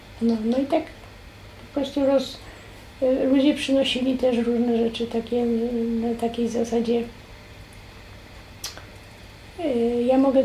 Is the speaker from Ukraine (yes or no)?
no; Andrychów, Lesser Poland, Poland; Urodziłam się w Andrychowie, jestem z Andrychowianką, z dziada, pradziada. Mogę powiedzieć, że po kądzieli.